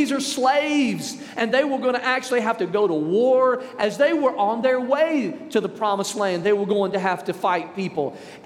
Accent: Mississippi, United States; I'm from Mississippi. We do those things backwards sometimes.

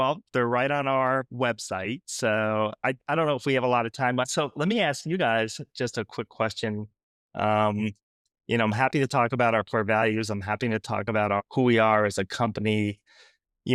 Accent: New York, United States; So in Orange County, New York. So my grandfather started a corner grocery store in a little town called Florida, New York, which is a little hamlet.

